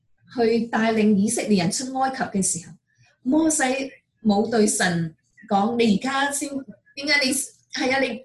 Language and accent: Chinese; China; 他不是好像我们中国人口里说谦卑，但是其实心很想